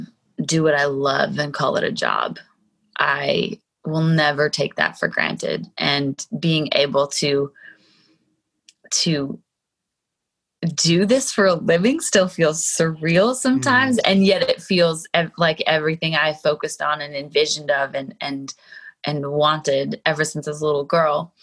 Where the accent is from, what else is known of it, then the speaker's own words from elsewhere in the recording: Calgary, Alberta, Canada; I was born and raised in Calgary, and anytime I come to Denver, it reminds me of home so much because you can see the Rocky Mountains from your kitchen window.